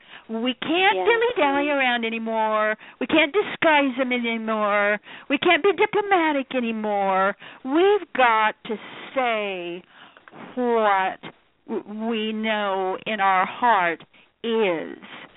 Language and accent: English; Idaho, United States; I come from Idaho, and I started Idaho's first nonprofit metaphysical corporation called Inner Forum.